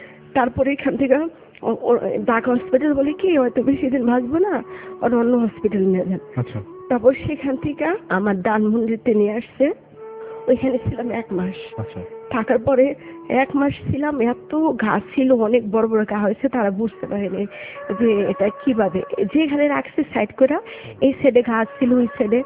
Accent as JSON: {"language": "Bangla", "town": "Dhaka", "region": "Dhaka Division", "country": "Bangladesh", "tie": "born there", "said": "আমি ঢাকা।"}